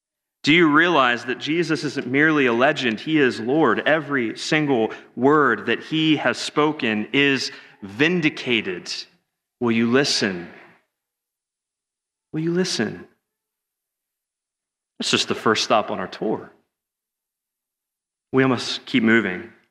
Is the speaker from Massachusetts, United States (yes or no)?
no; Cleveland, Ohio, United States; I'm from Cleveland, if you didn't know, so it's difficult to be a sports fan where I'm from.